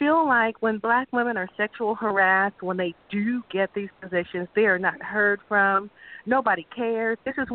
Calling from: North Carolina, United States; I'm calling from North Carolina.

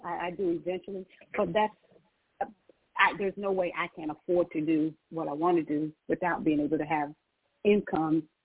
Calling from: Georgia, United States; I'm calling from Georgia right

